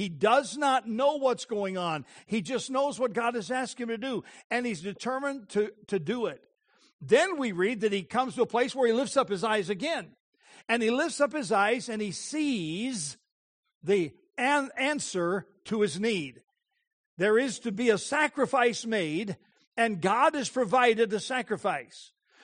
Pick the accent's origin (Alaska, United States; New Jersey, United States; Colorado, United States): Colorado, United States; Denver; I grew up in Denver, Colorado, in the foothills of the Rocky Mountains, and or in the shadow of the foothills of the Rocky Mountains